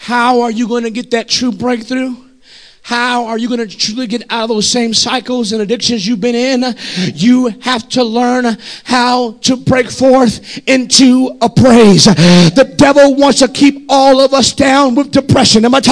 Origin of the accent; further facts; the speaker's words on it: California, United States; I'm from California, as well as Eugene, praise God, and Patsy, and Sister Barlow and Jonathan.